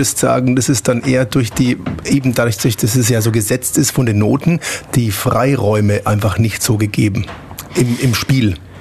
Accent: Würzburg, Bavaria, Germany; weil ich komme aus Würzburg, da ist es ja analog, wir hatten ja auch sehr große Ami-Kasernen

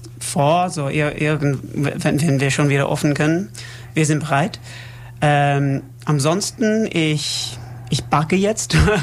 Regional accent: Cork, Munster, Ireland; German is a second language; also born or lived in England, United Kingdom; Ich bin in England geboren, aber ich bin in Sudan, Irland, in Cork aufgewachsen.

